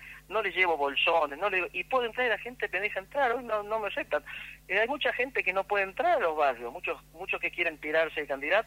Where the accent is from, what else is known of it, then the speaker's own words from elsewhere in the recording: La Rioja, Argentina; para ayudarlos como riojano.